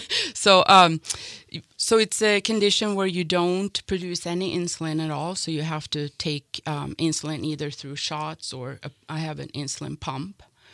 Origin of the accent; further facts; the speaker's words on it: Sweden; now in Montana, United States; I'm originally from Sweden. And so my husband was in the Air Force. And so we moved here. We retired here in Montana.